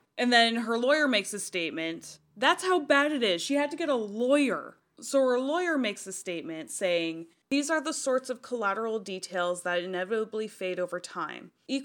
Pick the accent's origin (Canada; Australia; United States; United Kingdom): Canada; As Canadian, I am saddened by the reactions of far too many people on social media.